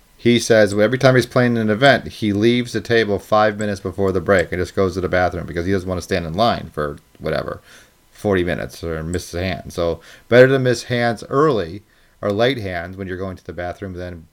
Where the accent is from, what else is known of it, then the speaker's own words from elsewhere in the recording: Chicago, Illinois, United States; I'm actually heading back to Chicago, my hometown, home of the world champion Chicago Cubs.